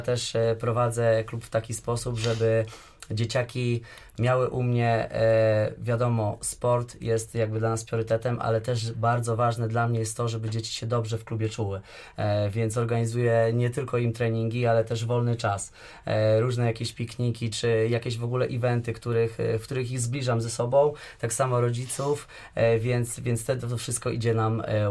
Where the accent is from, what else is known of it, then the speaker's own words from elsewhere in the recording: Niechobrz, Subcarpathian Voivodeship, Poland; Ja też jakby pochodzę z Niechobrza